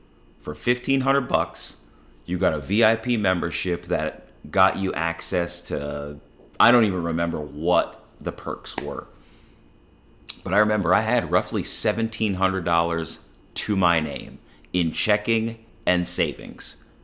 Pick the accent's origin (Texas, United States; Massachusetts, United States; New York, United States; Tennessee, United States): Texas, United States; Dallas; Because a piece of my time growing up in Dallas had just been compromised.